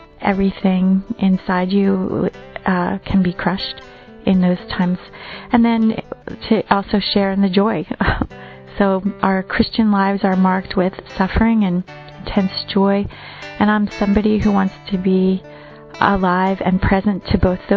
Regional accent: Philadelphia, Pennsylvania, United States; I'm from Philadelphia, Pennsylvania, in the United States.

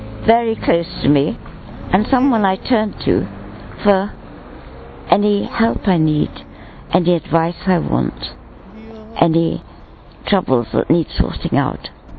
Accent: Padstow, South West England, United Kingdom; Padstow, Cornwall.

